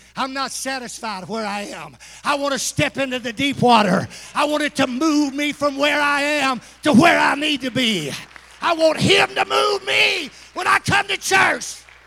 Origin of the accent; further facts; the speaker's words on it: Mississippi, United States; Being born and raised in Mississippi, we have a lot of questions about the Bible.